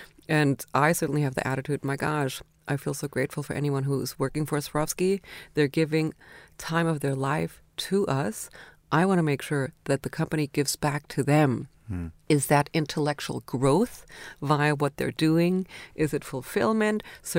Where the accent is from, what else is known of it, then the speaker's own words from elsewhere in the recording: Austria; growing up in Austria in the 70s, you know, Eastern Europe felt so close. Communism felt so close. I remember when Austria joined the EU, that was just so amazing. It was so enabling for Austria.